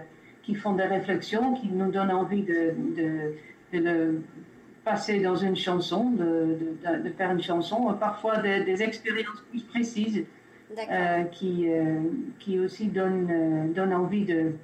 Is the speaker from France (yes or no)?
no; Netherlands; French is a second language; J'habite en Bretagne depuis une bonne dizaine d'années maintenant. Vous entendez peut-être un accent, c'est parce que d'origine je viens des Pays-Bas.